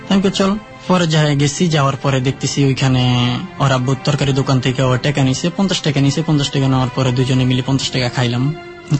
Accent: Dhaka, Dhaka Division, Bangladesh; born or raised there; also born or lived in Chandpur

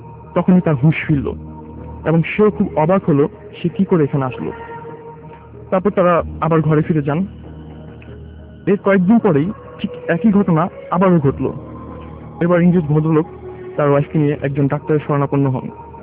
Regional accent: Dhaka, Dhaka Division, Bangladesh; এসেছি পুরান ঢাকার কোস্টগুলা থেকে।

